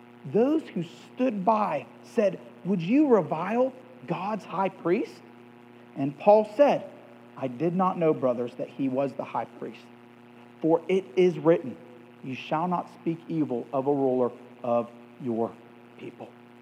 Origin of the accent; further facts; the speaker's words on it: Youngstown, Ohio, United States; I'm from Youngstown, Ohio, and we have lots of crime family connections, okay?